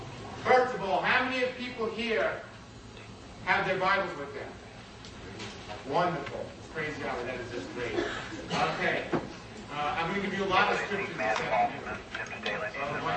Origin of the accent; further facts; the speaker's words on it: Brooklyn, New York, United States; I grew up in Brooklyn, New York, if you couldn't guess that already.